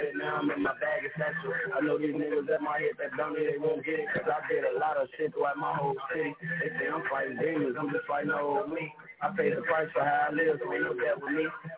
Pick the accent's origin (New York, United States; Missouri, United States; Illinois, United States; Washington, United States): Illinois, United States; Chicago; I'm from the Rack, from Chicago.